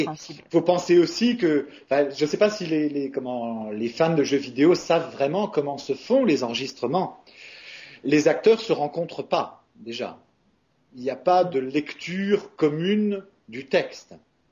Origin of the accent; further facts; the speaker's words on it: France; accent: French; quand je parle italien, j'ai un accent français.